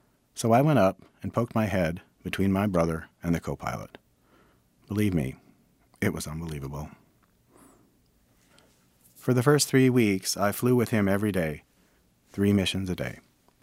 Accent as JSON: {"language": "English", "town": "McFarland", "region": "Wisconsin", "country": "United States", "tie": "born or raised there", "said": "We were all born and raised in McFarland, Wisconsin."}